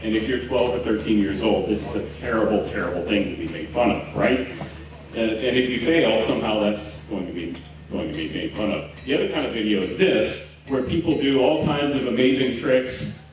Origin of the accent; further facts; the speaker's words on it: Houston, Texas, United States; But I'm here from Houston, Texas, and that's Houston, not Houston.